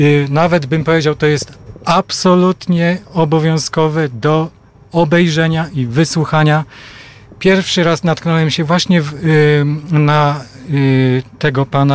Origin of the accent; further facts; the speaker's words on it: Lubin, Lower Silesian Voivodeship, Poland; Tak, jestem lubinianinem od urodzenia.